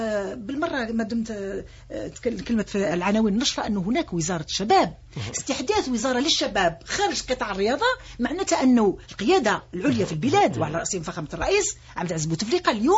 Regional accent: Algeria; التي يعني نعم بها احنا كجزائريين من خلال قيمنا وكذا

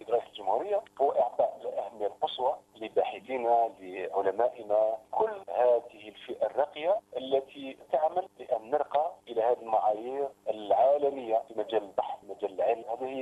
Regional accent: Algeria; يجب علينا كجزائريين ان نصل اليه ولا يمكن لنا كجزائريين ان نصل اليه الا بكم

